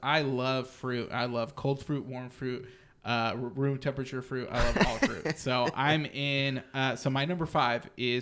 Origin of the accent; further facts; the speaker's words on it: the South, United States; However, I'm from the South, and we love this pie.